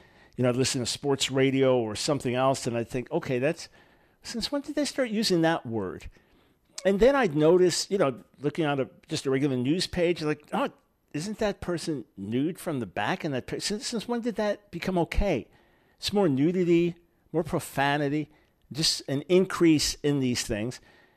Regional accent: New York, United States; I'm a New Yorker. I grew up with snow.

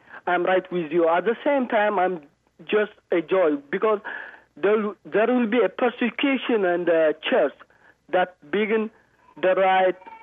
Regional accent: Eritrea; English is a second language; I'm from East Africa, Eritrea.

